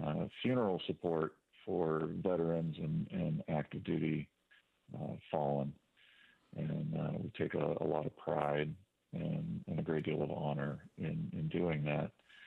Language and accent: English; Seattle, Washington, United States; Yeah, I grew up in Seattle. My dad, when he left the Air Force following Vietnam, got a job working at Boeing, and we moved there in 1977.